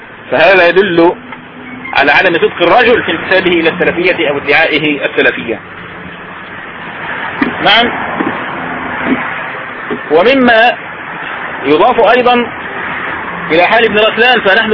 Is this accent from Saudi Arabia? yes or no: no; Egypt; فتنة الخروج عندنا بمصر